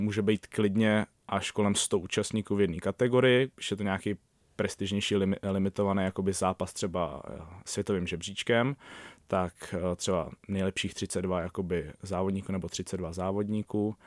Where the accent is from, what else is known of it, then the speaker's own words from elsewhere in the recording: Central Bohemian Region, Czechia; já pocházím ze Středočeského kraje, tak stále trénuju s mámou.